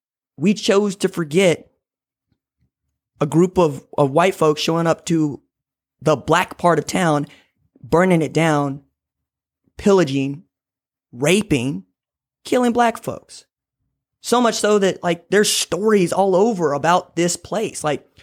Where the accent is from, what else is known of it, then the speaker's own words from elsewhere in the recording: Tulsa, Oklahoma, United States; I'm from Tulsa. I still live here today. I went to high school here, went to the University of Tulsa